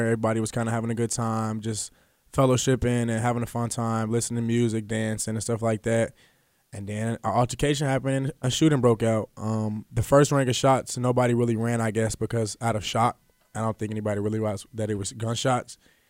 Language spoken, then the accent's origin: English; Chicago, Illinois, United States; growing up in Englewood, Chicago, I mean, I've had certain instances where I've been in the wrong place at the wrong time.